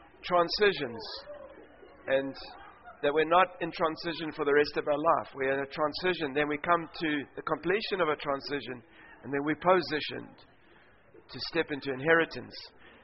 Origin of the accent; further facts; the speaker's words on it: Australia; I was visiting from Australia